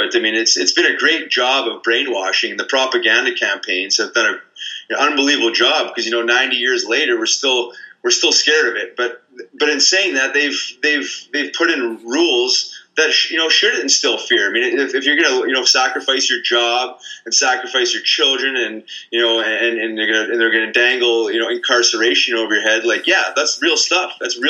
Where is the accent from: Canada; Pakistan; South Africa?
Canada; Winnipeg, Manitoba; And I grew up in Winnipeg.